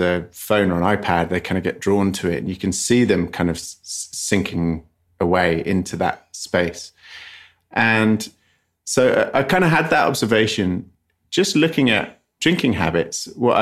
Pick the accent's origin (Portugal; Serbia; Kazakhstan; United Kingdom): United Kingdom; England; now in Los Angeles, United States; as an English person who lives in Los Angeles